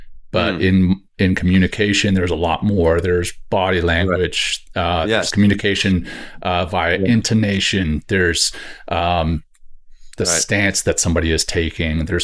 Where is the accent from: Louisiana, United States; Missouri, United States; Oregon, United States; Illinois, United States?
Louisiana, United States; she lived in just outside my hometown in Louisiana.